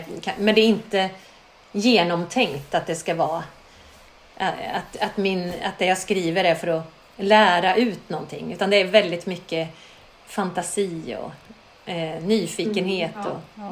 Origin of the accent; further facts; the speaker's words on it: Gullspång, Västra Götaland County, Sweden; eftersom jag är uppvuxen i Lilla Gullspång